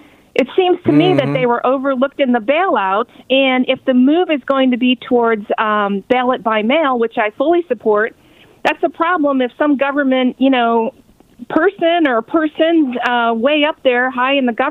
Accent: Plymouth, Wisconsin, United States; My hometown is Plymouth, Wisconsin, so of course I'm very concerned on what's going on back in Wisconsin.

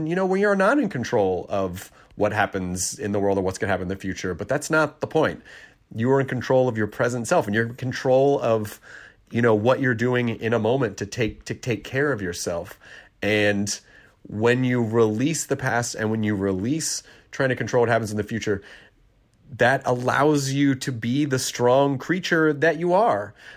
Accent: Tennessee, United States; also born or lived in Kentucky; Well, actually, Kentucky's my home state. Tennessee is where I largely grew up.

